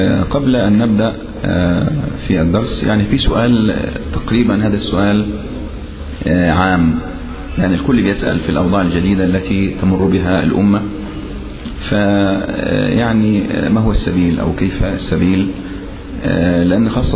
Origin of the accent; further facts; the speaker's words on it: Sohag, Sohag Governorate, Egypt; أذكر في بلدي أنا من سوهاج كنت أذهب وعمري تقريبا حوالي 10 سنوات أو 15 سنة